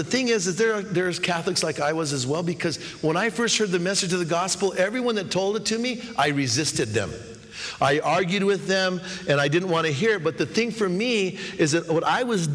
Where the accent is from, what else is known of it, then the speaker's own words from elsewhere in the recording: New Mexico, United States; And I grew up, it's just north of Albuquerque. It's there in New Mexico. And when I was growing up, there was about 3,000 people there.